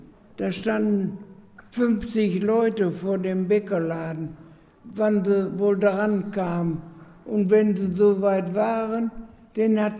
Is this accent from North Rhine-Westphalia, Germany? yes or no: yes; Bielefeld, North Rhine-Westphalia, Germany; born there; Geboren in Bielefeld? Ja. Ich? Ja.